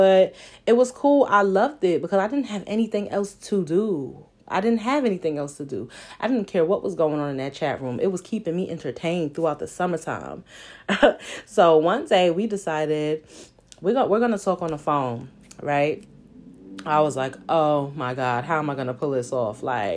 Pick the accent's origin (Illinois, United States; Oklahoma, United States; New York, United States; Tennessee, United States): New York, United States; accent: New York; of course, cracking on my New York accent that I didn't know I had at the time